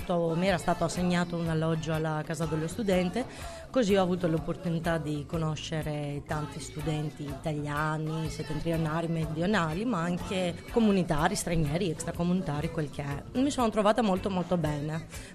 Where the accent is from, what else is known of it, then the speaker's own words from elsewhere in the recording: Athens, Attica, Greece; Italian is a second language; moved away as an adult; now in Padua, Italy; vengo da Atene, Grecia.